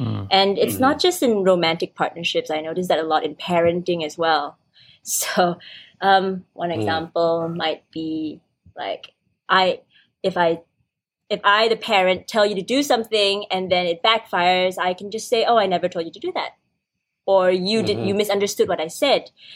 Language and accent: English; Malaysia; now in Singapore; growing up in Malaysia, coming to Singapore